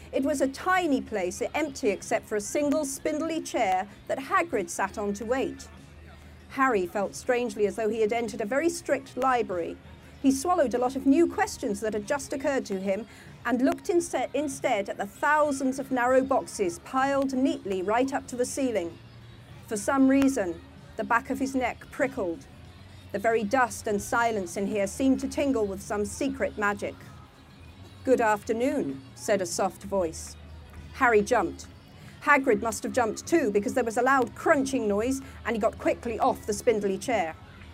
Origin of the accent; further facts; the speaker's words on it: Scotland, United Kingdom; I'm from Scotland. I am not used to this.